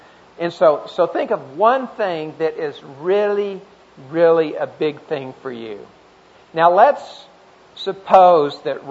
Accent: Tulsa, Oklahoma, United States; And I grew up in Tulsa and went to a Baptist church.

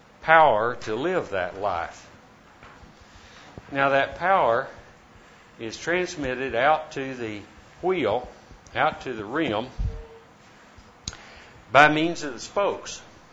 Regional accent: Bedford, Texas, United States; I'm from Bedford, Texas, and this guy has been trying to make something out of me for 35 years.

